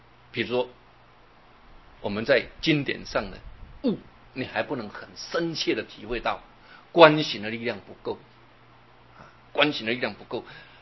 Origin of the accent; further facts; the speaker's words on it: China; 你看我们中国人很厉害、啊、讲学佛就讲对了，对不对？